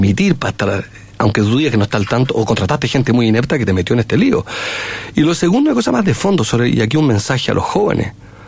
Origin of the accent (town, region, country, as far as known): Chile